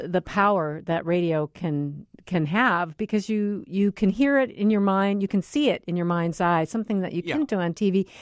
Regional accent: Michigan, United States; I'm from Michigan, so you'll understand why.

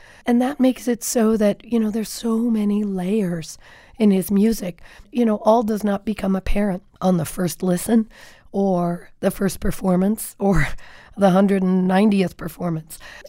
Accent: Norman, Oklahoma, United States; I grew up in Norman, Oklahoma, your neck of the woods, and I was very much a tomboy as a kid.

